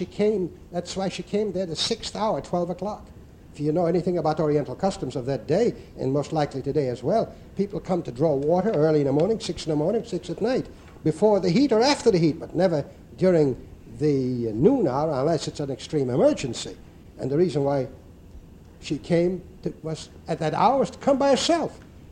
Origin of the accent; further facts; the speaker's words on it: Poland; English is a second language; moved away; I remember the kind of figure of Christ I had when I came from Poland, a Roman Catholic country.